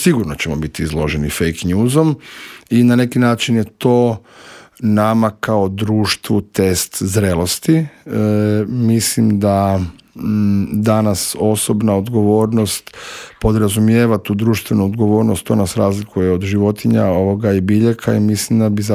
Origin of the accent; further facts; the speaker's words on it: Croatia; s ponosom reći da danas industrija kod nas u Hrvatskoj i uz udrugu imamo i novi etički kodeks